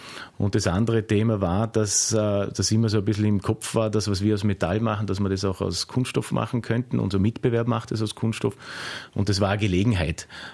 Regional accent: Vorarlberg, Austria; Ich war kein typischer Vorarlberger, der halt erst einmal geschaut hat, dass er seine Eigentumswohnung oder irgendwas hat, sondern ich habe eigentlich immer in Mietwohnungen gewohnt, lange, lange Zeit, bis heute.

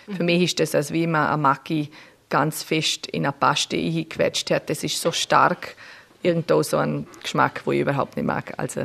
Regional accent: Austria; Ich sage einfach, ich komme aus Europa, weil es einfacher ist, weil dann muss ich nicht, wenn manche Leute nicht wissen, was Österreich ist, dann muss ich nicht erklären.

